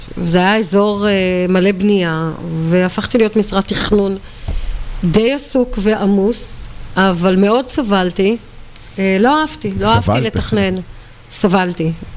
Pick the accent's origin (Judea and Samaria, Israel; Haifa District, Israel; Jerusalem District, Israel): Haifa District, Israel; Krayot; אתה יודע, גדלנו בקריות